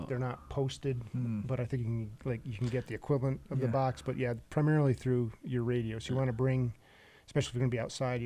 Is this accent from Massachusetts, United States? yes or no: yes; Massachusetts, United States; I grew up in Western Massachusetts.